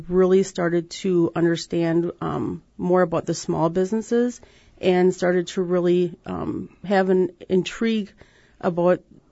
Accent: Wisconsin, United States; I'm a native of the Fox Cities. I was born and raised in, I was born in Nina and raised in the Darbois area, and I was raised on a small dairy farm

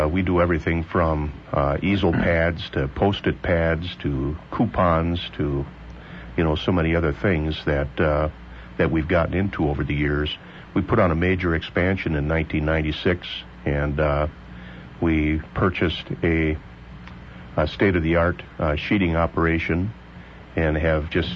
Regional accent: Appleton, Wisconsin, United States; Well, my background is that I grew up in Appleton, and I attended the University of Wisconsin down in Madison.

